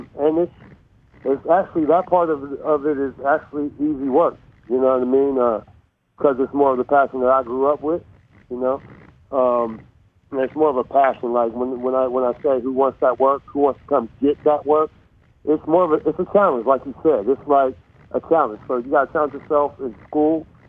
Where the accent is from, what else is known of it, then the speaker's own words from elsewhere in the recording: Tacoma, Washington, United States; hey, I'm from Tacoma, Washington. I went to Stanley Elementary on the hilltop. 253.